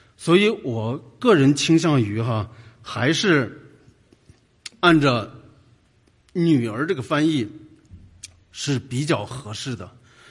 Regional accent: China; 对于我们从大陆出来的，或者你从台湾出来，我觉得你一点不应该陌生啊

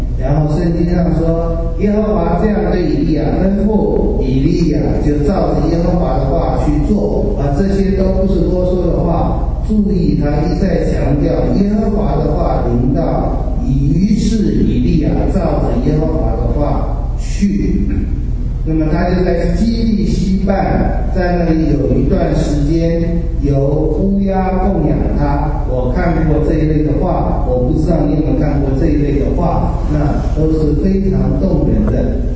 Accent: China; 我觉得我们中国人的一个很悲哀的民族性，就是我们有极大的恐惧和不安全。

